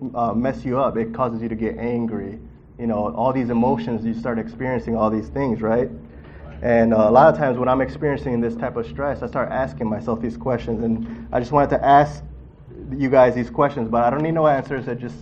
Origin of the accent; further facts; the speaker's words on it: Detroit, Michigan, United States; And before that, I grew up in Southwest Detroit.